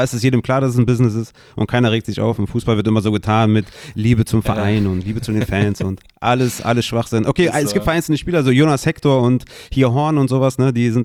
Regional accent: Düsseldorf, North Rhine-Westphalia, Germany; Also, ich bin Düsseldorfer, ich liebe Fortuna Düsseldorf

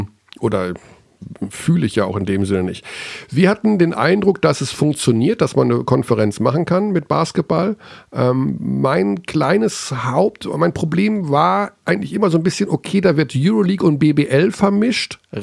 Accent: Hagen, North Rhine-Westphalia, Germany; Wir haben bei uns in Hagen immer früher gesagt

